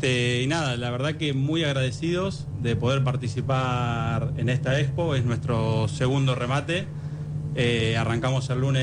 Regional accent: Brandsen, Buenos Aires Province, Argentina; Yo soy, o sea, nacido en Bransen, criado en Bransen. Si bien hoy en día es una consignataria grande, arrancó como algo todo muy, muy familiar.

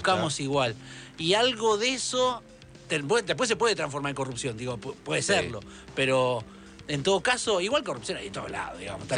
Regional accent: Argentina; como los argentinos somos bastante egomaníacos

